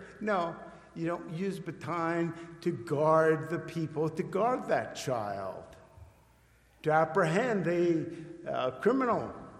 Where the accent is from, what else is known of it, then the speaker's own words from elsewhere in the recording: Connecticut, United States; they said, what's a Connecticut Yankee? I came from Connecticut.